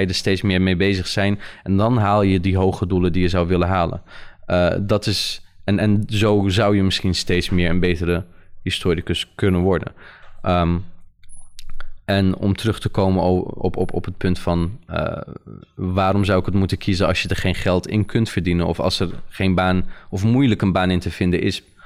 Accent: Netherlands; Wij zijn hier opgegroeid, we zijn hier geboren, wij zijn Nederlanders, wij zijn van hier.

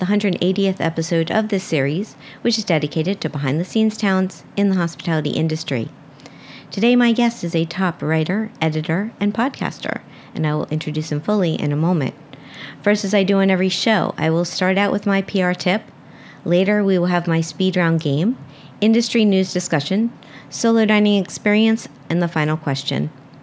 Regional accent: Miami, Florida, United States; But I'm from Miami, and people thought it was nuts. Like, what are you doing in Michigan?

